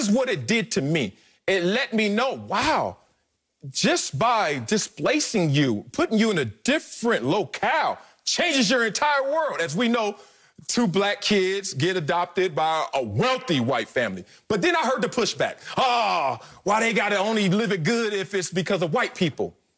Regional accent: Compton, California, United States; I'm growing up in Compton, California, and my family in our house, we had two white people, Uncle John and Aunt Gloria, that we had to take care

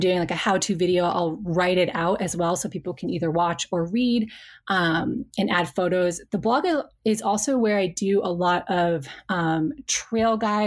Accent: Connecticut, United States; So I was born in Connecticut. I kind of, you know, grew up on the East Coast. I went to college out on the East Coast.

